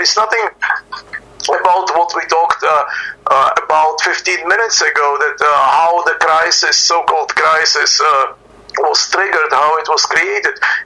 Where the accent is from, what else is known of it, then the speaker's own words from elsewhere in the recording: Czechia; moved away; also born or lived in Soviet Union; I grew up in communist Czechoslovakia, and I was born in Soviet Union.